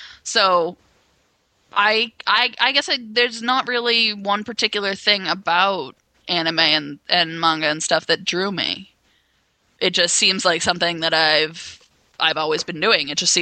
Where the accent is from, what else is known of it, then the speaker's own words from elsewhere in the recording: United States; We grew up in America where you create your characters